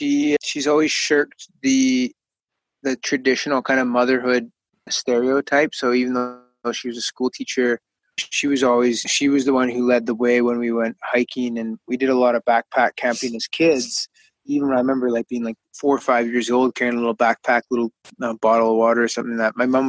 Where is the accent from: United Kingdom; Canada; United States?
Canada; British Columbia; We're both from the West Coast. I live just outside of Vancouver, 5 minutes away from a place called Burnaby Mountain.